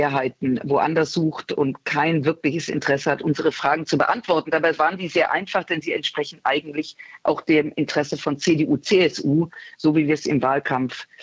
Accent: Rhineland, Germany; Also ich bin ja Rheinländerin und locker

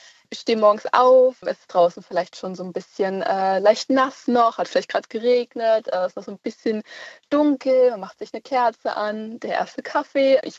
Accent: Berlin, Germany; Ich komme aus Berlin, da ist natürlich Herbst immer so eine Sache.

